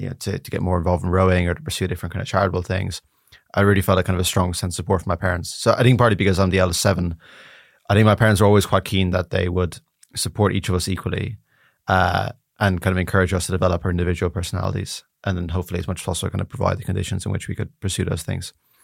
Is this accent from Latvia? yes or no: no; Dublin, Leinster, Ireland; Yeah, I mean, it is one of these things where when you grow up somewhere, you don't really have anything to compare to.